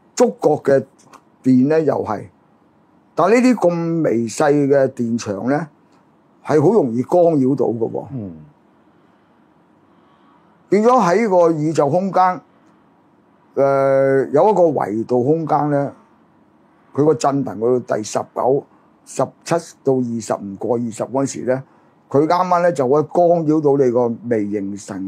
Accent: Hong Kong; 咁我哋香港人，你有冇净系你有鬼啊？

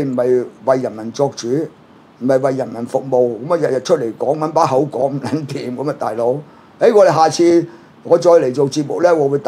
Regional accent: China; 我哋中國人難進步咧，就睇嗰個足球就知㗎

